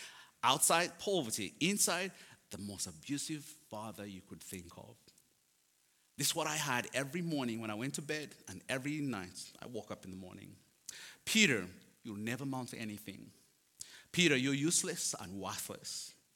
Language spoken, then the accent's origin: English; Uganda; my little journey as a little boy growing up in Uganda.